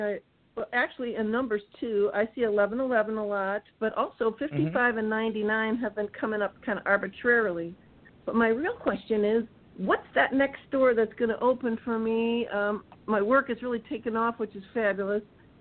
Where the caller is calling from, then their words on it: Pacific Northwest, United States; I'm calling from the Great Northwest.